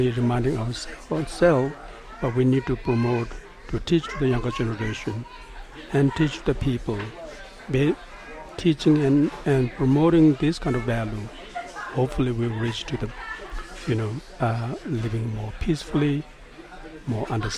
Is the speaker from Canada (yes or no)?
no; India; English is a second language; now in United States; I grew up in India.